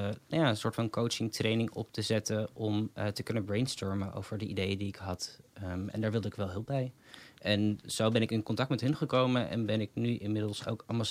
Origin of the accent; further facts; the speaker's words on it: Amsterdam, North Holland, Netherlands; now in Rotterdam, Netherlands; Ik kom oorspronkelijk wel uit Amsterdam, geboren en getogen. En nu sinds een jaar inwoner van Rotterdam, met veel plezier.